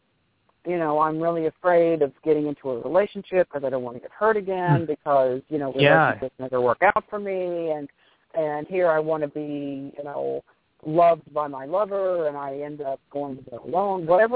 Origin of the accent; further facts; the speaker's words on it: Midwest, United States; accent: Midwest; My Midwest accent is just so boring.